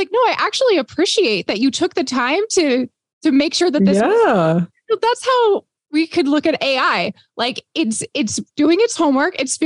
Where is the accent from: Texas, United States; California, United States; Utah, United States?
Texas, United States; I grew up in Texas, like Texas barbecue.